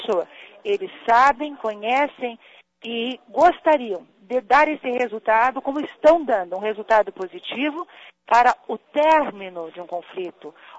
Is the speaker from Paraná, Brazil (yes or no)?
yes; Londrina, Paraná, Brazil; fico esperando a nossa população de Londrina, que eu amo tanto porque é minha terra, já que eu sou um legítimo pé vermelho.